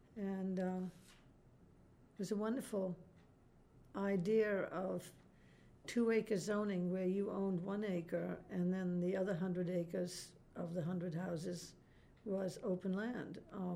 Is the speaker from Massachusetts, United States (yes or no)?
yes; Dover, Massachusetts, United States; also born or lived in Boston; I was born in Boston, and I lived mostly in Dover, Massachusetts, as a young girl and college girl and early working.